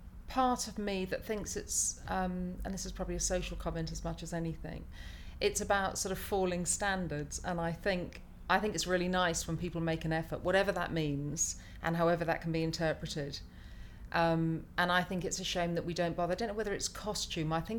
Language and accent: English; England, United Kingdom; first language German; English is a second language; also born or lived in London; And although I was born in England, I didn't speak English until I was four.